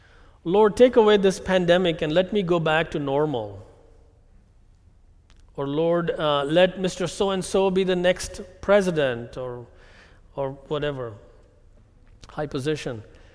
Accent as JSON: {"language": "English", "country": "India", "tie": "born or raised there", "second_language": "English", "said": "I'm reminded of my time growing up in India, going to a K-12 Catholic school for 14 years."}